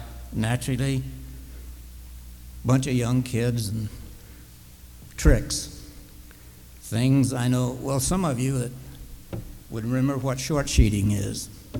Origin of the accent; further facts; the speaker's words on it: Florida, United States; I was born and raised in Florida. I had never seen snow when I went overseas.